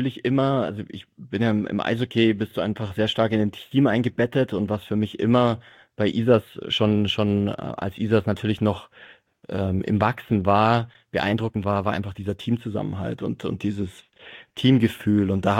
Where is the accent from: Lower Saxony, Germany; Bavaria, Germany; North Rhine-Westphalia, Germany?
Bavaria, Germany; Füssen; bin auch gebürtiger Füssener im Allgäu bin hier geboren